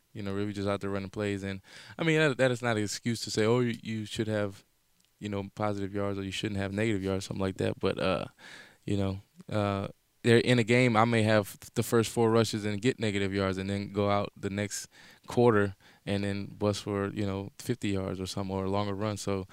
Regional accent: Louisiana, United States; You know, I'm from Louisiana, so my mom's gumbo, which isn't the healthiest

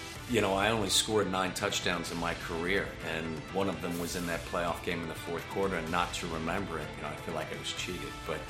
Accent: Cincinnati, Ohio, United States; when I was a young kid growing up in Cincinnati, but never really anticipated that I would be able to realize that dream.

